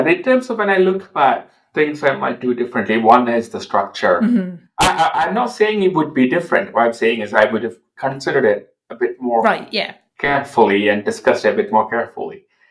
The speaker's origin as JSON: {"language": "English", "country": "India", "said": "I am from India"}